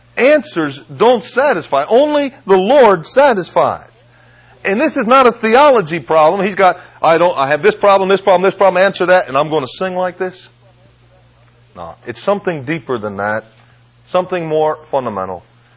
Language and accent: English; Waterbury, Connecticut, United States; When I was a child, growing up in Waterbury, Connecticut